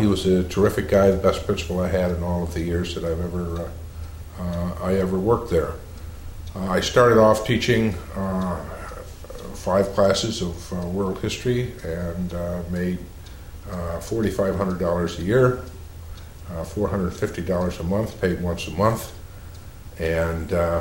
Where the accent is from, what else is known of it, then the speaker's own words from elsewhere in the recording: Ilion, New York, United States; born there; Well, I was born in Ilion, New York, I-L-I-O-N, New York, on February 9th, 1939.